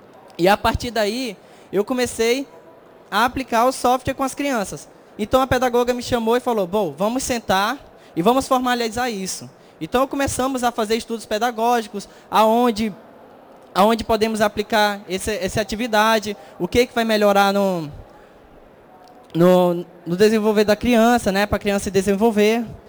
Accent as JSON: {"language": "Portuguese", "town": "Manaus", "region": "Amazonas", "country": "Brazil", "said": "Eu sou de Manaus, primeiramente."}